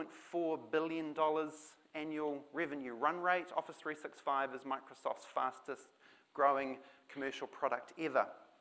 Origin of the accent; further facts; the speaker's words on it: Christchurch, Canterbury, New Zealand; from Christchurch, and it's great to be here in Auckland.